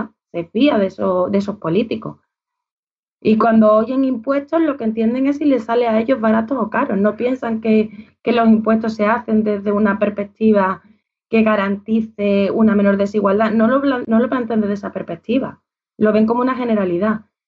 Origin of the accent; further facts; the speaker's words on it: Seville, Andalusia, Spain; aquí en Andalucía, yo soy de Sevilla